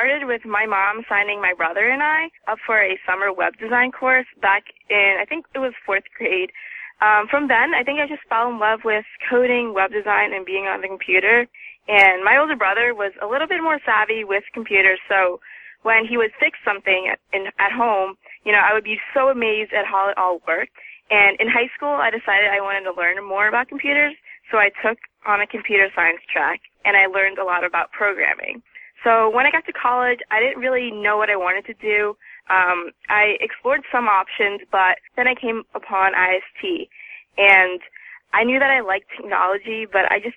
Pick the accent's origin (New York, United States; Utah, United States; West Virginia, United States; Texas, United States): New York, United States; New York City; Well, I'm a junior from New York City